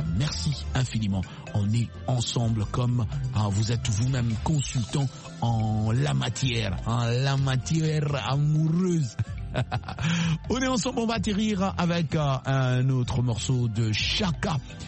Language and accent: French; Cameroon; now in Washington, United States; là-bas chez nous au Mboa, au Cameroun.